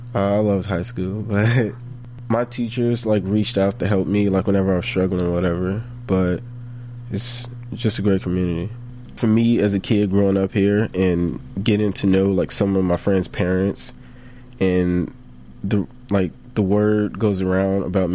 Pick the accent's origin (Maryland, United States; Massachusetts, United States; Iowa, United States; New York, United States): Iowa, United States; Ames; also born or lived in Chicago; I was born in Chicago. Like, when people ask me, hey, where are you from? I say I'm from Ames because this is where I, like, pretty much grew up at.